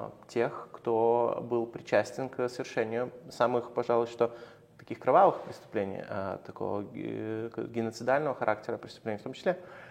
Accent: Lithuania; я сам из Литвы и литовец

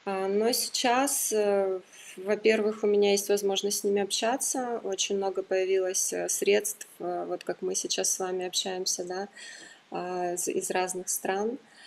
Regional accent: Kyiv, Ukraine; По моему родному городу, наверное, я бы обязательно еще раз поехала в Киев.

